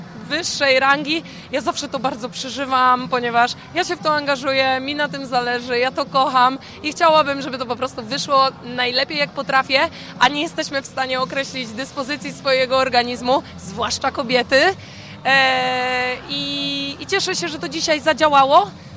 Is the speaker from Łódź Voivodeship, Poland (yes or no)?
no; Kołobrzeg, West Pomeranian Voivodeship, Poland; pochodzę z Kołobrzegu, mam 36 lat.